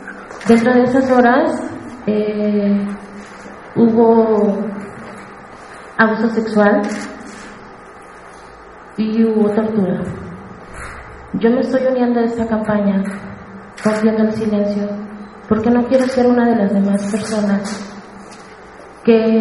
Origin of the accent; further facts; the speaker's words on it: Veracruz, Mexico; Yo soy veracruzana y tengo 33 años.